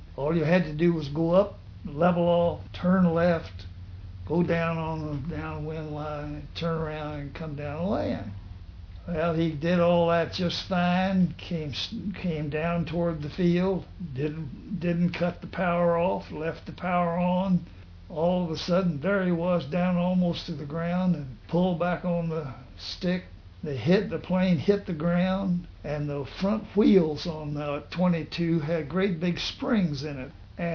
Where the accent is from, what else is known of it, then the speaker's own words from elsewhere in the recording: Marshall, Missouri, United States; Said, well, I'm from Marshall, Missouri.